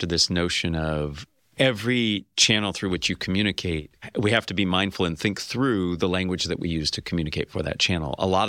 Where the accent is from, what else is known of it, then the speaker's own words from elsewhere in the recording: California, United States; Yeah, I grew up in California in the 80s, and I remember Valley Girls speak very much.